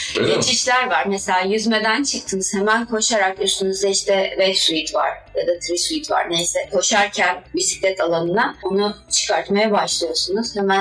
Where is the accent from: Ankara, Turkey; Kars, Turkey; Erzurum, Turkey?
Ankara, Turkey; now in Istanbul, Turkey; Gazi Ekonomi mezunuyum. Ankara'lıyım.